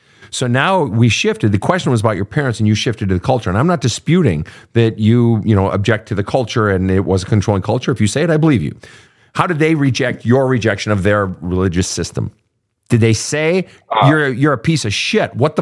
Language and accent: English; Sweden; my home country, my people, Sweden